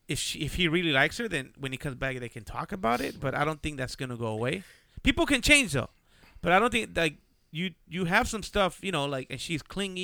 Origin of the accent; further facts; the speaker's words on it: Mexicali, Baja California, Mexico; Yeah, we're from Mexicali.